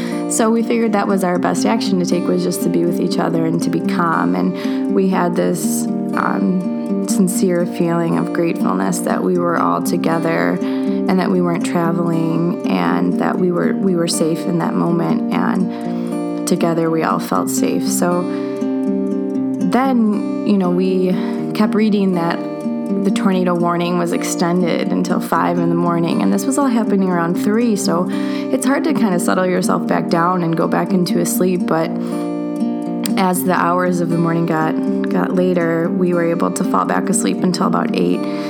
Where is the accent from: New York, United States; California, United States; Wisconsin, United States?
New York, United States; Buffalo; We had the windows open because we're from Buffalo